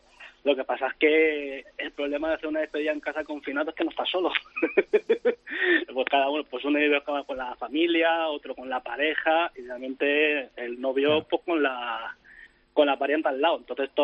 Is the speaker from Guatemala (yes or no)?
no; Alicante, Valencian Community, Spain; Nosotros somos de Alicante, aquí en Alicante hasta noviembre estamos en Mallorca